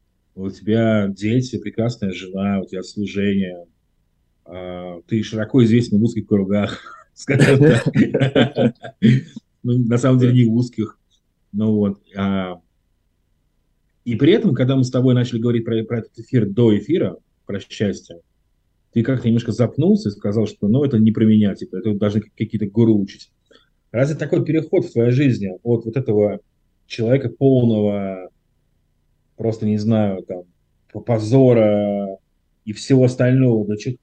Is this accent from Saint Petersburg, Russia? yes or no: yes; Saint Petersburg, Russia; А я вот как раз-таки человек северный. Я родился в Ленинграде, почти всю жизнь прожил в Ленинграде. Хотя у меня очень много исторических, культурных связей со Средней Азией, да, Узбекистан, Таджикистан. Для меня Ташкент вообще вторая родина